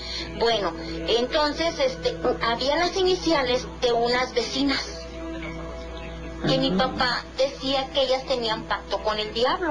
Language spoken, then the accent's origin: Spanish; Durango, Mexico; Para esto mi mamá se fue a Durango, porque nosotros somos de Durango.